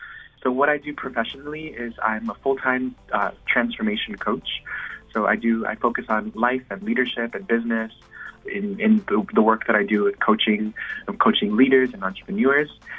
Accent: Miami, Florida, United States; I was born and raised in Miami, Florida. Soy hijo de migrantes de Managua, Nicaragua. I'm a first generation American here in the U.S.

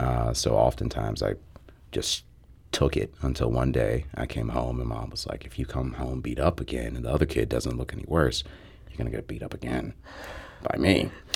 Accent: Chicago, Illinois, United States; now in St. Louis, United States; I'm originally from Chicago.

